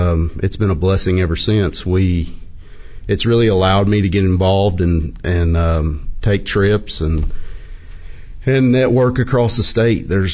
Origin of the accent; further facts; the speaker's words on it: Kentucky, United States; I'm a farmer from Allen County, Kentucky. We raise beef cattle, tobacco, and a little bit of row crops.